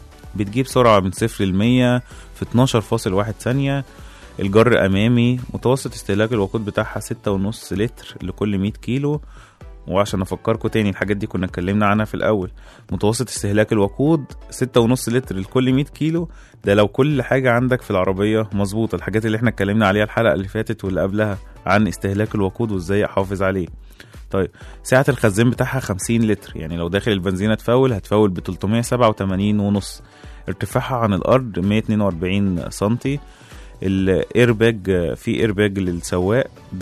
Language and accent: Arabic; Egypt; عندنا في مصر